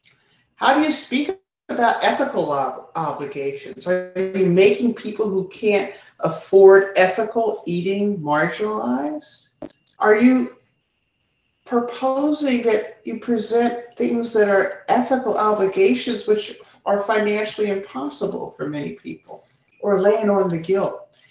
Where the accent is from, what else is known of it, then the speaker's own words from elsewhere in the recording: East Coast, United States; because I'm from the East Coast, and the first question I ask someone is, what do you do?